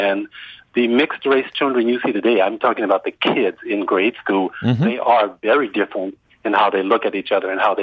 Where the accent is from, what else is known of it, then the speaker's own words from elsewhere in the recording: Southern United States, United States; I'm African-American. I'm originally from the South, and I'm married to a woman from Korea.